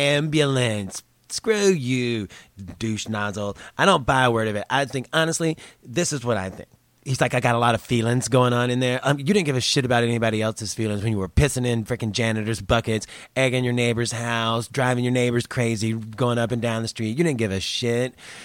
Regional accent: the South, United States; But I grew up in the South, and that's what we do.

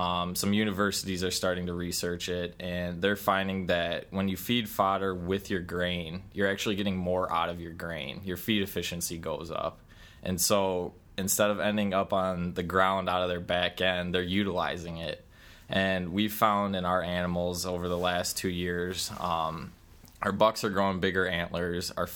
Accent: Green Bay, Wisconsin, United States; Green Bay, Wisconsin.

